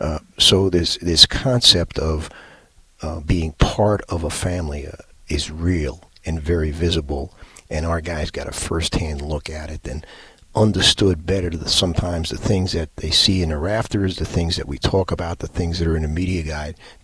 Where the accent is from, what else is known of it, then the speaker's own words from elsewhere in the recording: New York, United States; As a high school player growing up in New York, everything was around the Northeast or the ACC or UCLA.